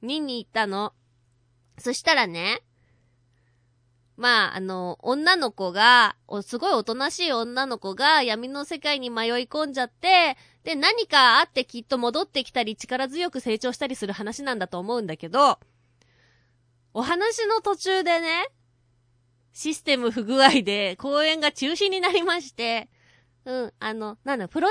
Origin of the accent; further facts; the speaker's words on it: Fukuoka, Japan; 博多のうどんってね割とね柔らかいから、博多っ子な